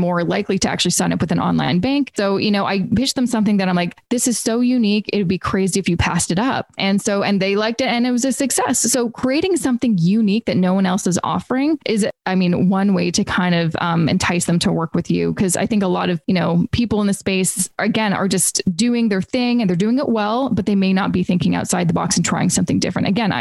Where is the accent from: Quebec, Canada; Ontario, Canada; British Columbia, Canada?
British Columbia, Canada; Vancouver; I'm originally from Vancouver. I was there for 3 years.